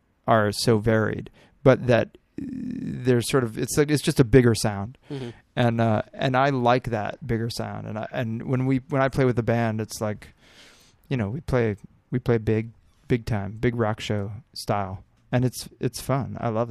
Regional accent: San Antonio, Texas, United States; I grew up on Park Hill in San Antonio, Texas.

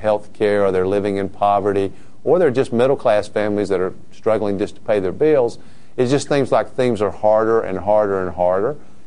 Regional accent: United States; the extraordinary opportunity that I grew up with in America that allowed me to come from nothing to basically having everything now

